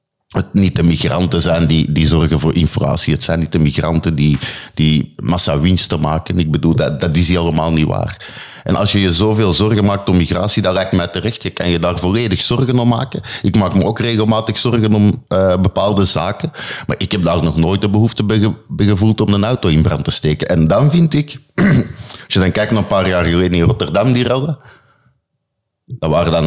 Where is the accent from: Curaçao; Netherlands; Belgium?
Belgium; ik kom uit België